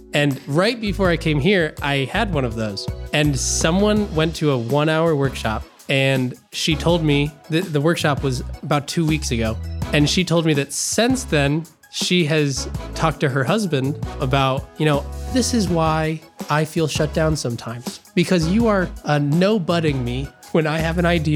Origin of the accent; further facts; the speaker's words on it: Dublin, Ohio, United States; also born or lived in Centerville, United States; So I went to Columbus, Ohio. I grew up in Dublin, went to Dublin City Schools, and then I went to Ohio State.